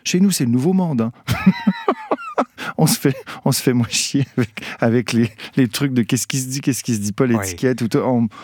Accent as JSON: {"language": "French", "country": "Canada", "said": "en tant que Canadien, un pays où on a des programmes sociaux, où on est quand même de nature et historiquement très accueillant"}